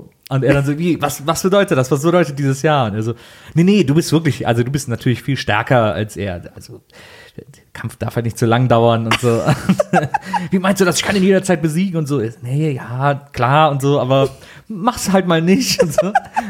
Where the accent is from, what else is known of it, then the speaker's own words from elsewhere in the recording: Cologne, North Rhine-Westphalia, Germany; Ich komme ja aus Köln.